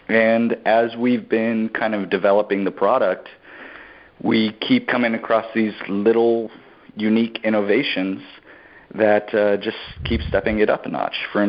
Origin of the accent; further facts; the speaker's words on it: California, United States; You know, as a Californian, we may not get the hurricanes, but we get everything else.